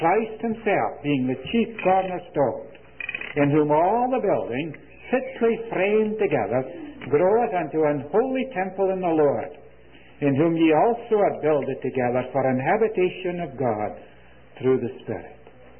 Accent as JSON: {"language": "English", "region": "Scotland", "country": "United Kingdom", "moved": "yes", "lives_now": "United States", "said": "America living for about 27 and a half years, and I haven't given up my language. I'm still pretty well as Scottish as when I left Scotland 27 and a half years ago."}